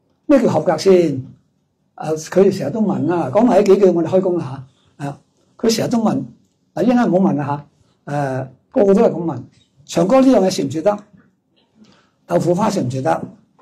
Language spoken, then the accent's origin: Cantonese; Hong Kong; 我系香港人，我中意食鸡蛋仔